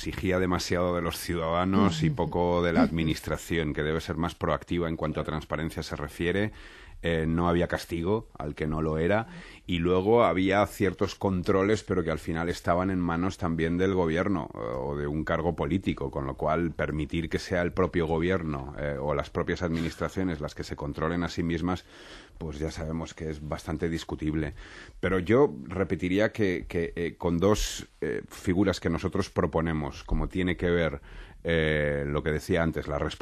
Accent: Valencian Community, Spain; Yo como valenciano, que he vivido la actualidad política de mi tierra día a día

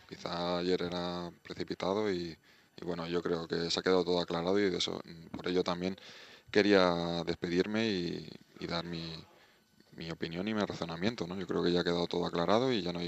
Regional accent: Getafe, Community of Madrid, Spain; yo soy de Getafe siempre y que he vivido en un sitio que me han dado todo

